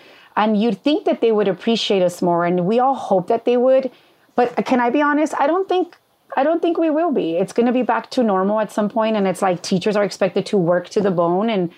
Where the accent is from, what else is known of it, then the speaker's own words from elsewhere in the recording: Los Angeles, California, United States; So, you know, I grew up in East LA and, you know, I was in high school, very into fitness.